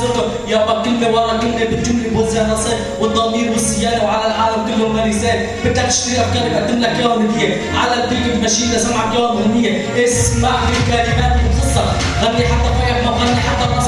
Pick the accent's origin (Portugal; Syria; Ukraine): Syria; German is a second language; Ich komme aus Kurdisch, Syrien, ich bin Kurdistan.